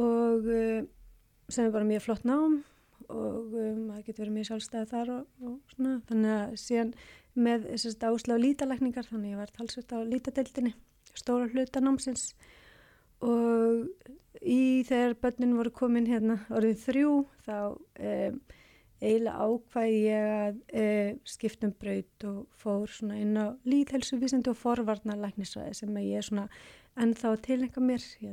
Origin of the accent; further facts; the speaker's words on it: Hafnarfjordur, Capital Region, Iceland; ég ólst upp í Hafnarfirði, Norðurbænum þar og með villingunum þar, eins og var sagt. og hérna, og fór svo í Reykjavík í menntaskóla